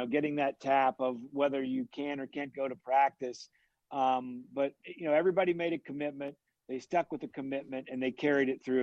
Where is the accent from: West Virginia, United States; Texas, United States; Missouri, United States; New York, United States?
West Virginia, United States; I spent my life trying to be Jerry West growing up in West Virginia.